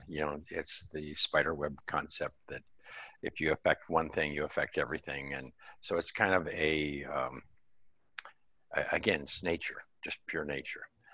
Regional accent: Montana, United States; Well, I was raised in Montana and grew up kind of as a cowboy.

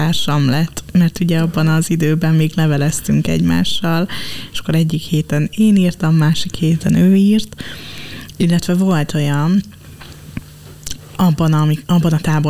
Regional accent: Dunaújváros, Fejér, Hungary; És én dunaújvárosi vagyok.

